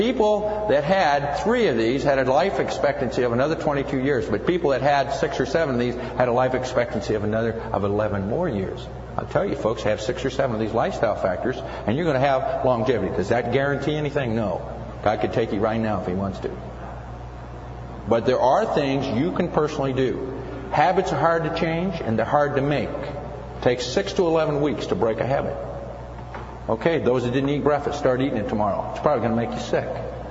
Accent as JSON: {"language": "English", "region": "Midwest", "country": "United States", "accent": "Midwestern", "said": "And I'm sorry for my Midwestern accent. I don't say breakfast right."}